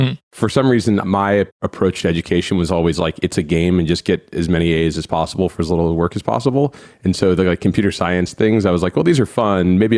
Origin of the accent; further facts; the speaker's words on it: Cincinnati, Ohio, United States; Yeah, I grew up in Cincinnati, Ohio, and I went to the University of Cincinnati